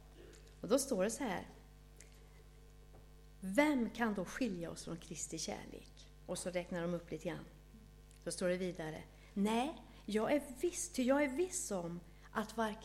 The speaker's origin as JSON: {"language": "Swedish", "region": "Västra Götaland County", "country": "Sweden", "said": "Jag brukar också säga att jag är dalslänning. Det är ju väldigt viktigt."}